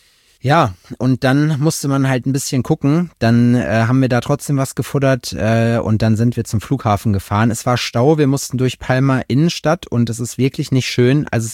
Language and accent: German; North Rhine-Westphalia, Germany; Die Staumauer an der Glör, da wo ich herkomme